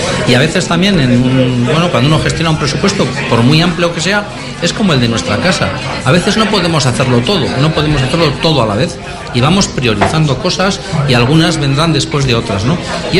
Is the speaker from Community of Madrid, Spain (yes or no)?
no; Bilbao, Basque Country, Spain; ser servidor de mi pueblo, del pueblo de Bilbao, me parece algo magnífico